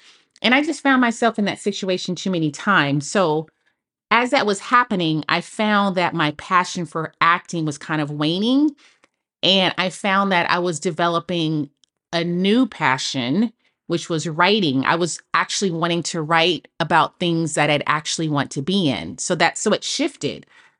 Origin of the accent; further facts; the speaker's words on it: Oakland, California, United States; I'm from Oakland and Los Angeles is about 5.5 hours away.